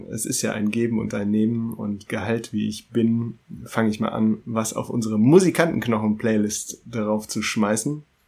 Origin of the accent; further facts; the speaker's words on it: Münster, North Rhine-Westphalia, Germany; ich bin als Münsteraner fahrradaffin.